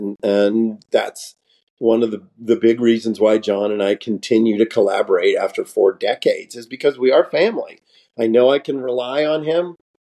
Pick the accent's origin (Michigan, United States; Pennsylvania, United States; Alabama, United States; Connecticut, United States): Pennsylvania, United States; Pittsburgh; Well, I grew up in Pittsburgh, and in the North Hills.